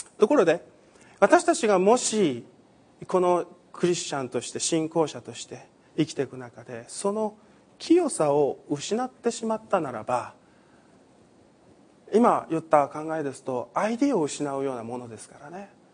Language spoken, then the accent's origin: Japanese; Chūgoku region, Japan; 私もずっとこの中国地区で育ってきた人間ですので